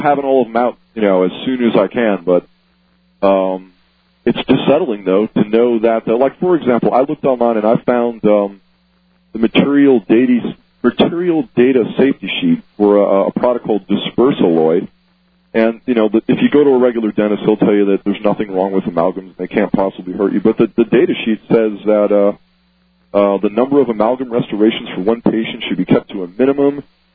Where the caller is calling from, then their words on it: North Carolina, United States; Oh, hey, I'm from North Carolina.